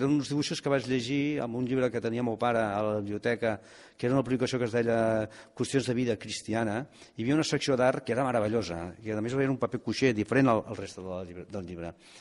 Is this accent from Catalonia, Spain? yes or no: yes; Catalonia, Spain; now in New York, United States; Jo soc més català que ningú